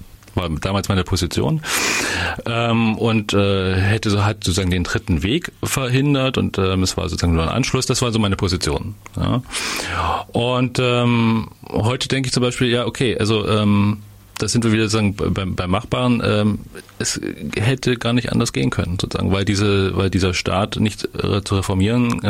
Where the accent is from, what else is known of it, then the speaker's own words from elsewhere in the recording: Eisenach, Thuringia, Germany; Ich komme aus Eisenach